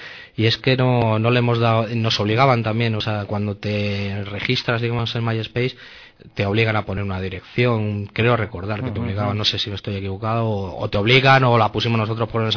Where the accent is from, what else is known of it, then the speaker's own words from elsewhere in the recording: Madrid, Community of Madrid, Spain; O sea, es que somos de Madrid. El problema es que somos de Madrid